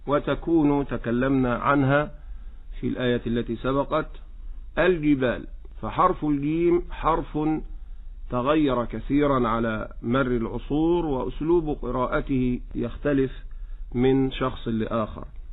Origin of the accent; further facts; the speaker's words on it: Egypt; accent: Egyptian; هذه مشكلة كبيرة عندنا في لهجتنا المصرية